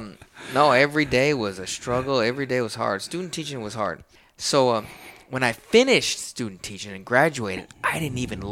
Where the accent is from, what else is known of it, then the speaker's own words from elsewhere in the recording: Texas, United States; also born or lived in Chicago; So I'm originally from Chicago, but we moved to Central Texas when I was a boy